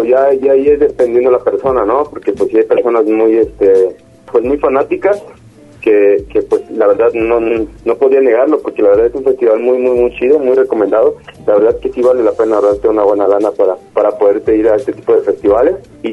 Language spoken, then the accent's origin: Spanish; Mexico; como mexicano